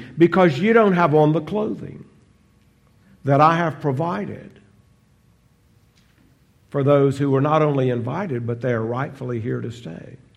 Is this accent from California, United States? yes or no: no; Arkansas, United States; I remember I was the hillbilly from Arkansas, and then I was in there with criminals from Detroit that were going to prison if they didn't go in the army.